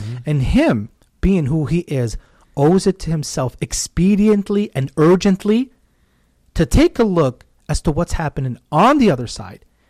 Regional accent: United States; and I speak here as an American

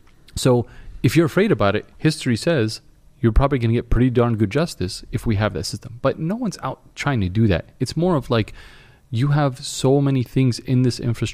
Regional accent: New York, United States; I'm from New York.

